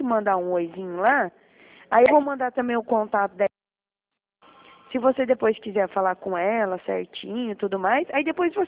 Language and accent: Portuguese; Dourados, Mato Grosso do Sul, Brazil; Eu sou aqui de Dourados.